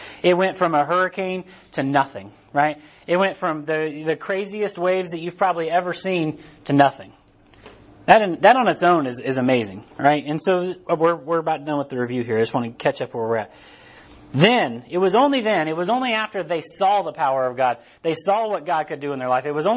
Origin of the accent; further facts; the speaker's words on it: Harrisonville, Missouri, United States; I'm from Harrisonville. I don't talk too good, right?